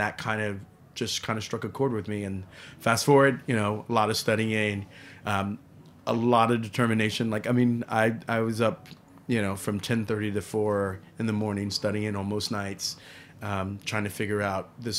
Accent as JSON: {"language": "English", "town": "San Antonio", "region": "Texas", "country": "United States", "tie": "born or raised there", "also_born_or_lived": "Trenton, New Jersey", "said": "I was born in Trenton, New Jersey. My mom was really, she fell in love with Texas."}